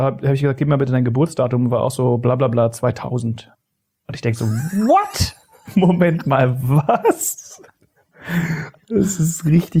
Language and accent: German; Berlin, Germany; bei uns in Steglitz gab es immer eine Bar.